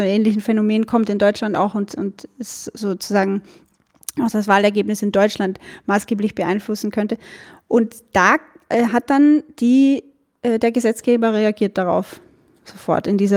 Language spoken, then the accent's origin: German; Burgenland, Austria; Ich bin aus dem Burgenland. Und das könnte sein, dass wir im Laufe des Gesprächs immer wieder mal so in den österreichischen Dialekt abdriften.